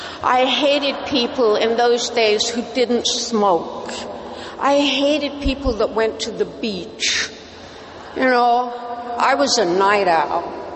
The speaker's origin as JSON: {"language": "English", "region": "London", "country": "United Kingdom", "tie": "born or raised there", "said": "I was born in London and grew up with regular drinking, but I loved it."}